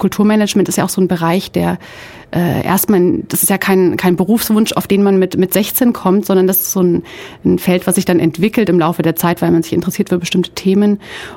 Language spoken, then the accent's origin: German; Hesse, Germany; Also ich bin aufgewachsen in Hessen im Vogelsbergkreis. Für diejenigen, die es nicht kennen sollten, das ist irgendwo zwischen Kassel und Frankfurt. So die nächsten mittelgroßen oder kleineren Städte sind Marburg, Gießen und Fulda. Also es ist wirklich so, eigentlich genau in der Mitte von Deutschland, aber irgendwie doch ganz am Ende der Welt.